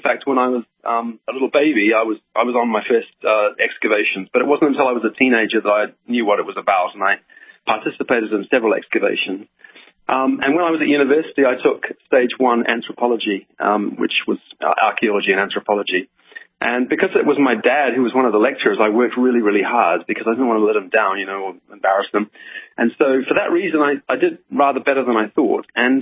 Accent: New Zealand; moved away as an adult; also born or lived in Oxford, United Kingdom; I grew up in New Zealand, and I went to Oxford following some postdoctoral work in New Zealand, and I was there since 2001.

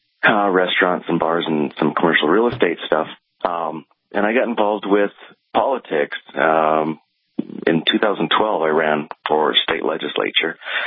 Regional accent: Mandan, North Dakota, United States; also born or lived in Detroit / Manhattan / Little Rock; I'm from Mandan, and I went to UND for college and for medical school

